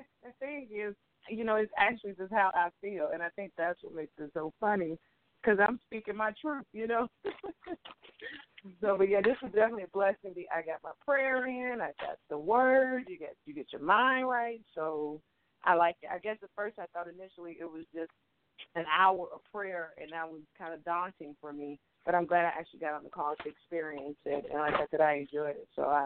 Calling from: Burnham, Illinois, United States; from Burnham, Illinois.

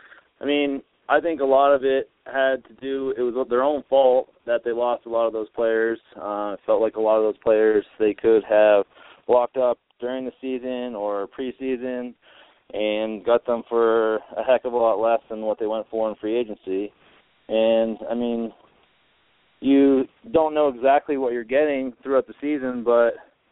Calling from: Denver, Colorado, United States; in Denver.

